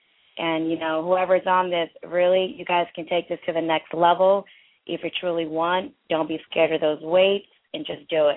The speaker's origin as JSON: {"language": "English", "country": "India", "said": "I'm from India. I have everything that everyone else has"}